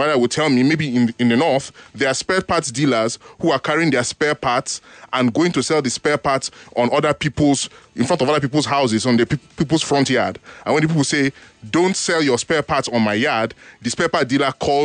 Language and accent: English; Port Harcourt, Rivers, Nigeria; we grew up here in Nigeria. When I was younger, the herdsmen would pass through my hometown, Port Harcourt.